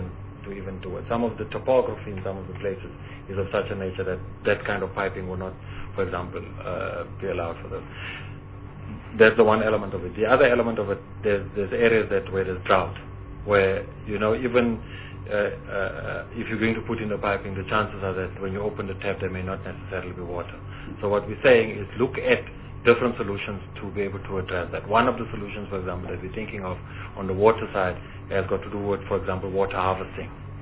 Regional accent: Alexandra, Gauteng, South Africa; I'm from Alex, so in the township there

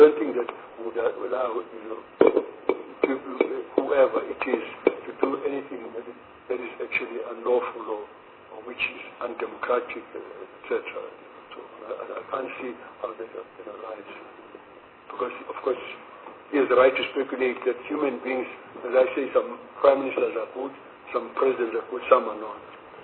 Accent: South Africa; For me, as a South African citizen, not as IFP member, it's something that I feel insults me as a citizen

